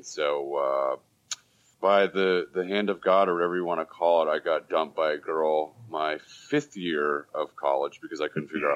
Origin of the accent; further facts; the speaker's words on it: Rhode Island, United States; But I'm originally from Rhode Island. The, you know, small state that no one has ever been to.